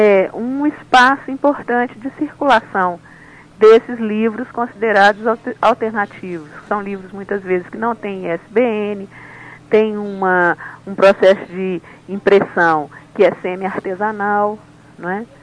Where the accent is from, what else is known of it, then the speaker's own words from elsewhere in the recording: Belo Horizonte, Minas Gerais, Brazil; Aí em Belo Horizonte mesmo, que é minha cidade natal